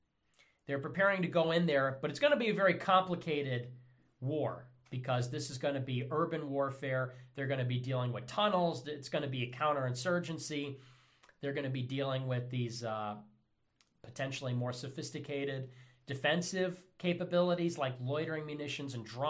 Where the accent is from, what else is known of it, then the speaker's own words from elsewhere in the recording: United States; I'm an American patriot.